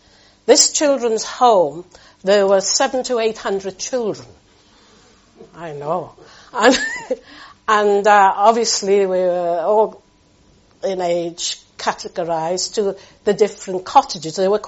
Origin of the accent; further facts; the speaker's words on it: Liverpool, North West England, United Kingdom; born there; I was born in Liverpool